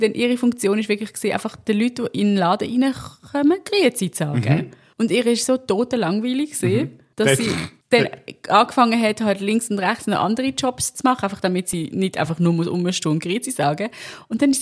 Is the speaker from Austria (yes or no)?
no; Maisprach, Basel-Landschaft, Switzerland; Und zwar in Maisprache, also dort, wo ich aufgewachsen bin, für irgendeine Vorführung.